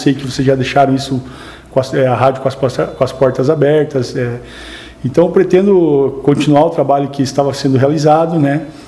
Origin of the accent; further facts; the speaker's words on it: Francisco Beltrão, Paraná, Brazil; Posteriormente retornei a Francisco Beltrão, que é a minha cidade natal.